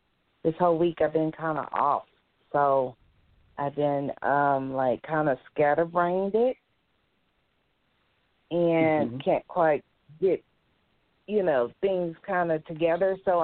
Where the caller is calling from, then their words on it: Denver, Colorado, United States; calling from Denver.